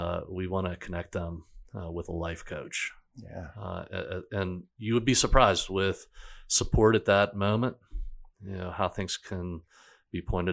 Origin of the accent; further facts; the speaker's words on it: Greensburg, Pennsylvania, United States; My hometown is Greensburg. It's about 45 minutes east of Pittsburgh.